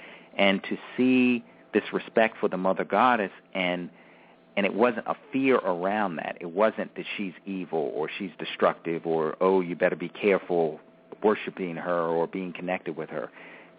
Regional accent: Baltimore, Maryland, United States; to see or to really talk about anything other than strict Catholicism was almost blasphemy where I grew up in Baltimore in some ways.

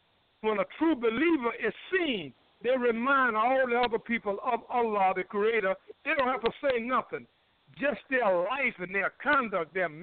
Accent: North Carolina, United States; it done happened to me so many times here in North Carolina where I'm at, my home state.

